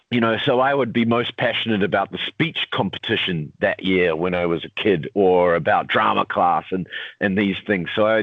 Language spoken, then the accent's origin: English; Christchurch, Canterbury, New Zealand; Yeah, I grew up in Christchurch, and I was a little bit of a black sheep in our family, I think.